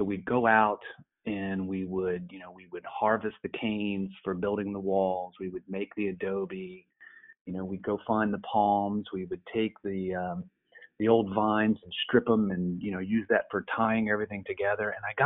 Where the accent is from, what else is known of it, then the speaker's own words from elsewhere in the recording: Frederick, Maryland, United States; also born or lived in Latin America; I'm originally from Appalachia, Frederick, Maryland area. But I spent nearly 18 years of my life living in rural Latin America, in the tropics